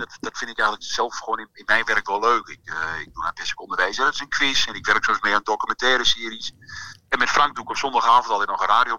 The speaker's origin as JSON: {"language": "Dutch", "town": "Enschede", "region": "Overijssel", "country": "Netherlands", "said": "Ik ben een tukker, ik kom uit Enschede."}